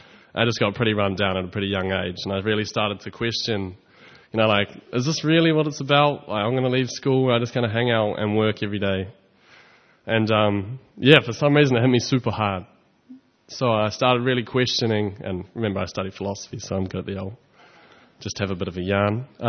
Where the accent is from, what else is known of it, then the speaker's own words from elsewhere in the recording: Tauranga, Bay of Plenty, New Zealand; also born or lived in Sydney, Australia; I was born in Tauranga Bay of Plenty, which is probably the greatest place in New Zealand. And then I moved to Sydney, unfortunately, when I was about 3. I lived there for 7 years. And then I came back to New Zealand and stayed in Tauranga.